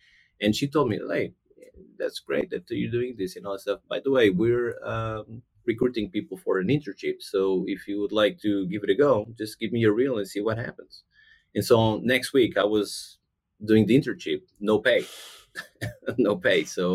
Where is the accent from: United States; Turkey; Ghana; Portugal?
Portugal; English is a second language; now in London, United Kingdom; Portugal.